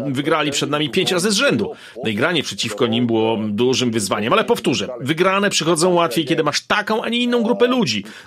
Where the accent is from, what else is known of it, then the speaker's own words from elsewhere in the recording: Adriatic coast, Croatia; Polish is a second language; jako, że ja pochodzę z wybrzeża chorwackiego, to u nas jest to uczta rybna zawsze.